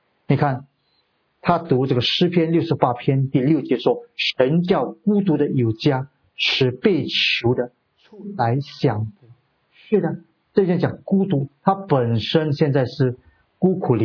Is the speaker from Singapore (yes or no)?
yes; Singapore; 就好像如果我们新加坡人，新加坡是我们的国家